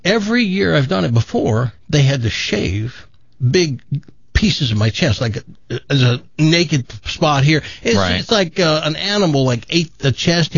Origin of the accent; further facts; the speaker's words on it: Tennessee, United States; I grew up in Tennessee. That says the rest.